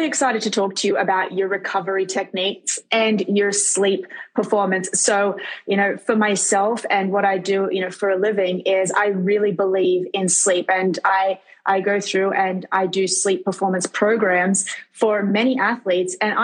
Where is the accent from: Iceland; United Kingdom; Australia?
Australia; now in New York City, United States; So I'm from Australia. I live in New York City.